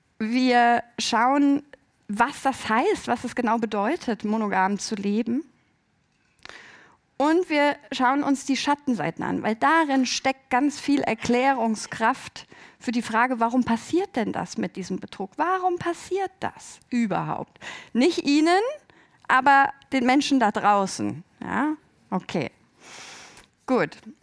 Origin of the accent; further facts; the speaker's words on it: Berlin, Germany; Ich komme aus Berlin.